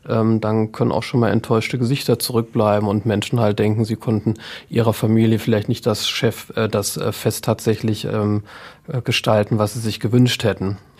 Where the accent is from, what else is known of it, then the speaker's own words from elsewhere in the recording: Essen, North Rhine-Westphalia, Germany; Ich bin in Essen-Freisenbruch groß geworden. Also auch ein wirklich Essener Kind an der Grenze zu Bochum-Wattenscheid. Und da habe ich meine Kindheit und Jugend verbracht.